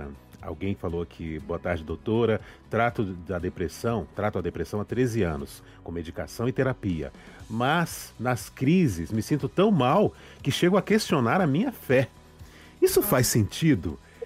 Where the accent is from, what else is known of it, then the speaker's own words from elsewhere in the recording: Espírito Santo, Brazil; Sim, vem lá do meu estado, do Espírito Santo.